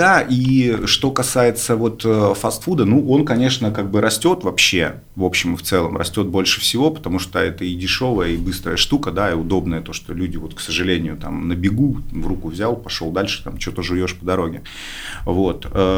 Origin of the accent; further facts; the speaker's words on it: Murmansk, Murmansk Oblast, Russia; Начну издалека. Я вырос в Мурманске, и там было много, естественно, знаете, всяких советских контор.